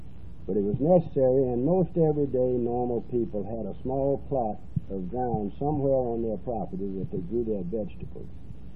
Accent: Alabama, United States; I was born and reared in Montgomery County, Alabama, born 1927

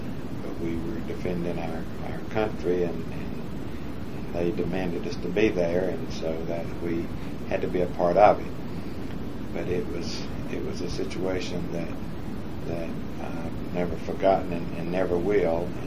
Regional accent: the South, United States; it almost made you ashamed of being a Southerner.

